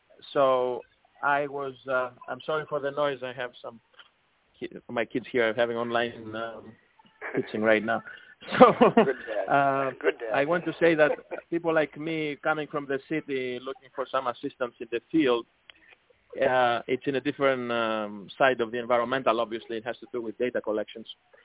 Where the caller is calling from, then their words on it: New York City, New York, United States; I'm calling from New York City. I'm a professor here at City College of New York.